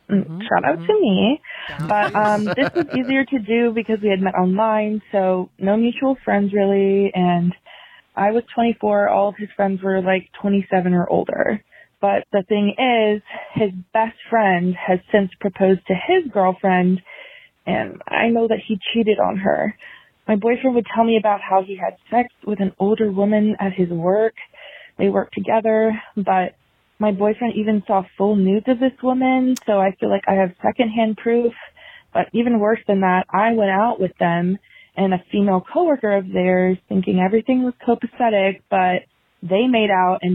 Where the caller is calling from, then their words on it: Virginia, United States; I'm 24 from Virginia, and I'm calling today to ask advice